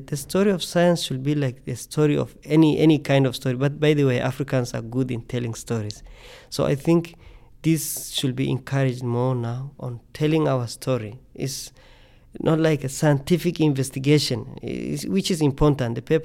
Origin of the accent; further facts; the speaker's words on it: Tanzania; I'm glad that I grew up in Tanzania